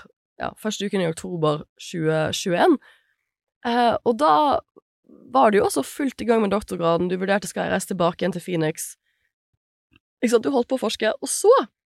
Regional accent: Bergen, Vestland, Norway; som bergenser så hadde jeg vært veldig sjeldent inne på Trønderdebatt

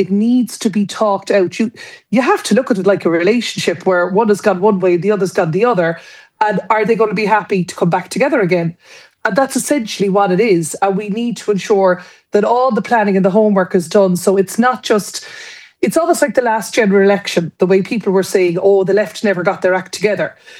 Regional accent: Waterford, Munster, Ireland; Well, I mean, I am from Waterford.

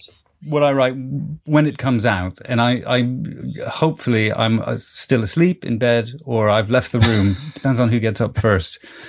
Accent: United States; I grew up in America. Yeah.

